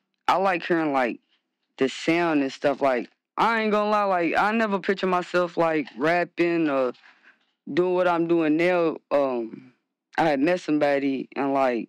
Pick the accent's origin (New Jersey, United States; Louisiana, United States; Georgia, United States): Louisiana, United States; Baton Rouge; also born or lived in Kentucky; Yeah, from Baton Rouge, like, I don't know how to exp